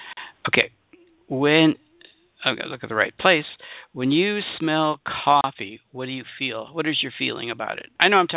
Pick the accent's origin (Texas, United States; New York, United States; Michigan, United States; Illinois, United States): Michigan, United States; I'm from Michigan originally.